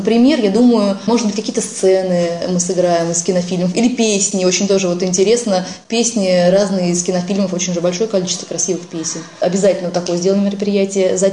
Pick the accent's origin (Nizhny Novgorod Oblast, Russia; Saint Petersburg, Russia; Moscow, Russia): Moscow, Russia; Мы сами из Москвы, работали в Москве.